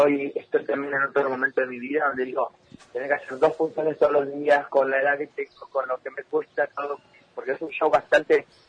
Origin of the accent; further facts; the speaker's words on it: Nogoyá, Entre Ríos, Argentina; Claro, sí, yo soy de Nogoyá.